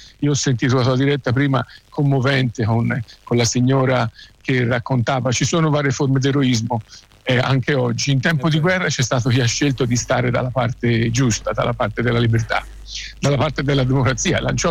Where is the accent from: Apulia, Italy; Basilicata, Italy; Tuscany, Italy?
Tuscany, Italy; Campi Bisenzio; come campigiano, come toscano, come italiano